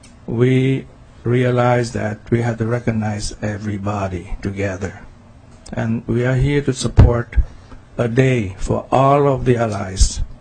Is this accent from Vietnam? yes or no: yes; Vietnam; now in United States; I fought in Vietnam War. I'm Vietnamese American.